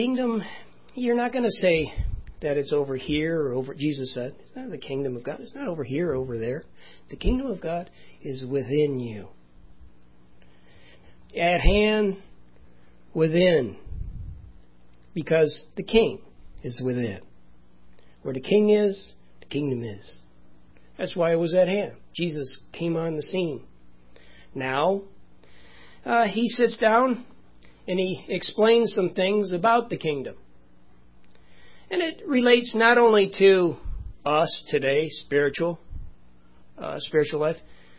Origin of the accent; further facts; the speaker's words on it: Canada; born there; I was granted dual citizenship because I was born in Canada.